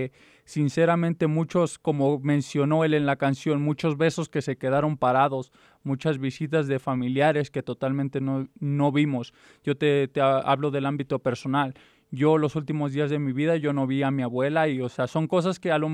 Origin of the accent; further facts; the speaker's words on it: Mexico City, Mexico; yo soy del Estado de México, del Distrito Federal